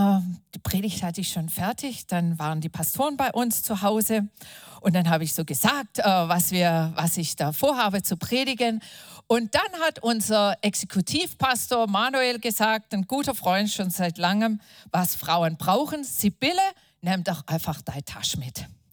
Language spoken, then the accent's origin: German; Dettingen an der Erms, Baden-Württemberg, Germany; wir kommen hier aus der Ecke, mein Mann und ich aus Dettingen-Erms. Da sind wir aufgewachsen